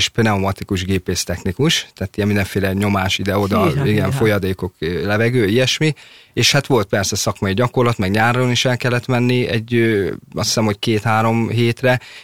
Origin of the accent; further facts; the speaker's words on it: Budapest, Hungary; Újlipótvárosban lakom még a mai napig, és ott is születtem